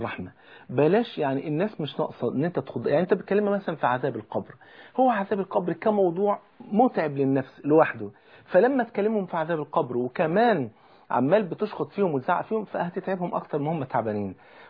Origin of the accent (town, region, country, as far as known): Egypt